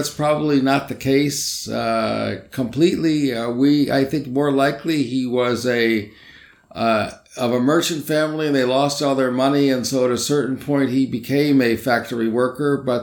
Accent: New York City, New York, United States; born there; because I was born in New York City in 1943

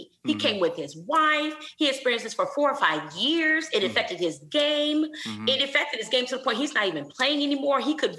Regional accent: Flint, Michigan, United States; now in Houston, United States; I'm from Flint, Michigan.

